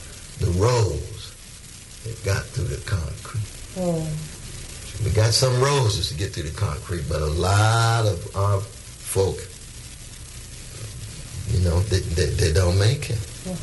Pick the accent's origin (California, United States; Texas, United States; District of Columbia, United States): California, United States; Sacramento; See, when I grew up in Glen Elder in Sacramento, you know, it was a ghetto, but we didn't think of it as a ghetto because we were having a good time.